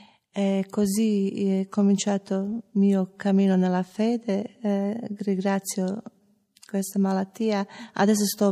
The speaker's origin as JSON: {"language": "Italian", "town": "Zagreb", "region": "City of Zagreb", "country": "Croatia", "second_language": "Italian", "said": "ho 44 anni, vengo dalla Zagabria, Croazia, sono madre, tre figli, sposa, tossicodipendente, alcolica."}